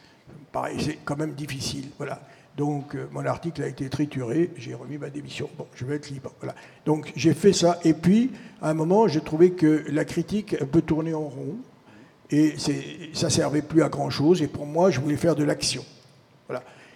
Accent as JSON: {"language": "French", "town": "La Goulette", "region": "Tunis Governorate", "country": "Tunisia", "said": "Moi, je viens de la Goulette, à 50 mètres de Tunisie. Je suis à 50 mètres de la mer de Méditerranée en Tunisie. Et c'est de là que je viens."}